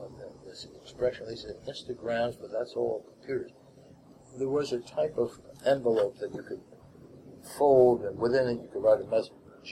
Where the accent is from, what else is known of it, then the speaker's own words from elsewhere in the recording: Manhattan, New York, United States; My wife comes from the Bronx. Mm-hmm. I come from the West Side of Manhattan.